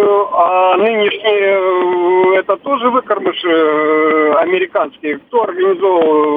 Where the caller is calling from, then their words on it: Saint Petersburg, Russia; из Питера.